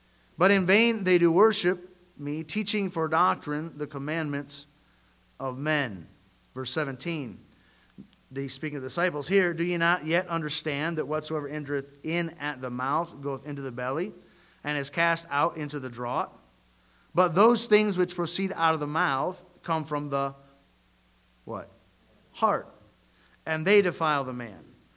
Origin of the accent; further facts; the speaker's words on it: the North, United States; I know I'm from the North, and so I know in the North generally we aren't quite like the South.